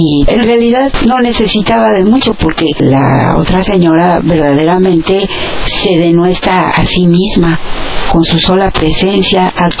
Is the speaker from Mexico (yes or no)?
yes; Mexico; Nosotros, como mexicanos, tenemos que estar conscientes de qué está aquí en juego.